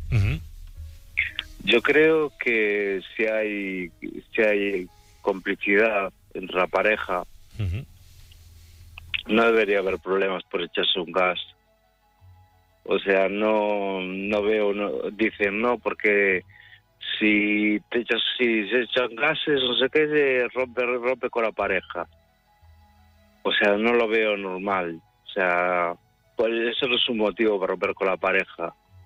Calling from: Vigo, Galicia, Spain; Aquí en Galicia, que estamos muy bien.

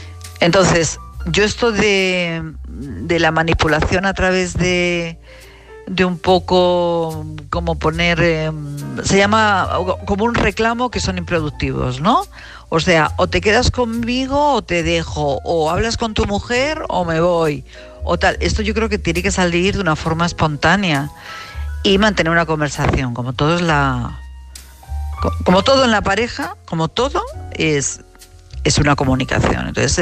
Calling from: Madrid, Community of Madrid, Spain; de Madrid

